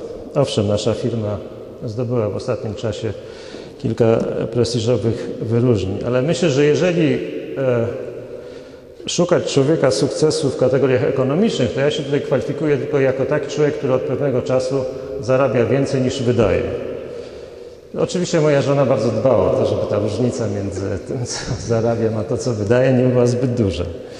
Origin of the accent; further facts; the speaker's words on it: Gdańsk, Pomeranian Voivodeship, Poland; Przyjechałem do Was z Gdańska. Jestem przedsiębiorcą od blisko 20 lat.